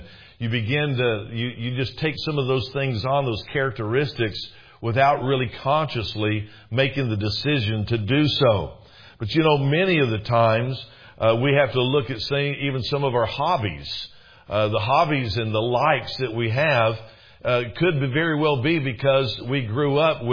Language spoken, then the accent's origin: English; United States; now in Canada; since we're originally from the States, don't hold that against me now, but we'd be out fishing there in Pointe du Bois